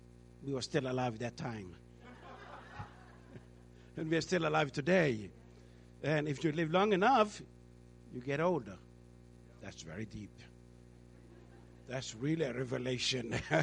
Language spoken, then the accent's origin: English; Denmark; first language Danish; English is a second language; And we are from Denmark, we speak Danish.